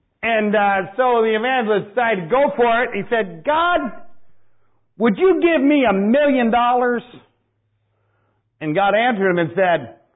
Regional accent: Dayton, Ohio, United States; And I come here from Dayton, Ohio, and it is a privilege to be here.

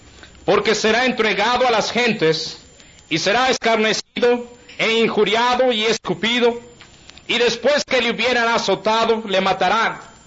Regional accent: Guadalajara, Jalisco, Mexico; vengo de la ciudad de Guadalajara. Estamos ahí en la obra y predicando en esta ciudad de Guadalajara.

